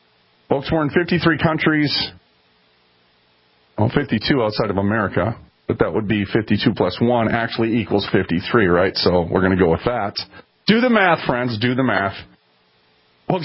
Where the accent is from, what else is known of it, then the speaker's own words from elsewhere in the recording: Minneapolis, Minnesota, United States; I'm from North Minneapolis.